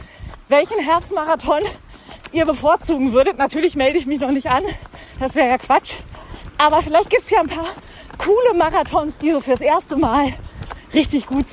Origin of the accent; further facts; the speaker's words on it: Hanover, Lower Saxony, Germany; born there; now in Tübingen, Germany; Ich komme nämlich gebürtig aus Hannover. Das heißt, ich habe laufend, bevor ich nach Tübingen gezogen bin, tatsächlich noch nie einen Berg gesehen.